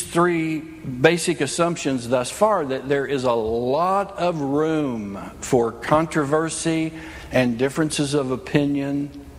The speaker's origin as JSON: {"language": "English", "region": "West Virginia", "country": "United States", "tie": "born or raised there", "said": "Now, I grew up in West Virginia."}